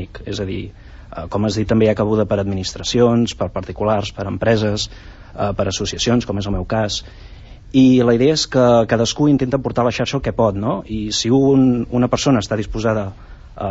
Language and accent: Catalan; Catalonia, Spain; jo en particular soc de l'Anoia